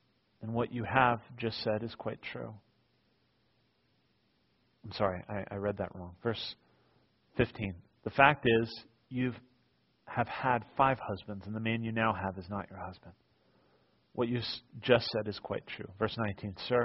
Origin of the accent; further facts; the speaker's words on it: East Coast, United States; now in California, United States; I grew up on the East Coast in my very young years. And back there, we didn't have the amazing beaches that you have here in California.